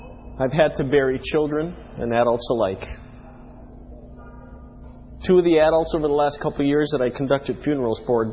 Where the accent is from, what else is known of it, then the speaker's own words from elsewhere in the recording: Canada; the sports I grew up with in Canada